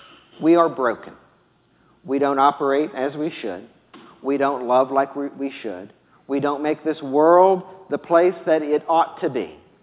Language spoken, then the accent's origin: English; the South, United States; this is probably proof that I'm from the South